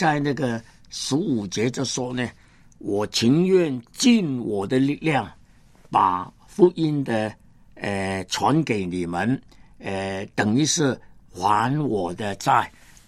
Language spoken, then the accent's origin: Chinese; Hong Kong; first language Cantonese; Chinese is a second language; 我是一个香港人啊。虽然是从小是讲那个香港话广东话